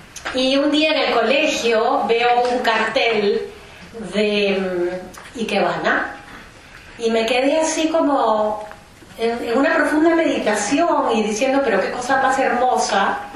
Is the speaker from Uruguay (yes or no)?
no; Lima, Peru; moved away as an adult; also born or lived in United States; Llevo aquí prácticamente 30 años. Soy peruana de origen, nací en Lima.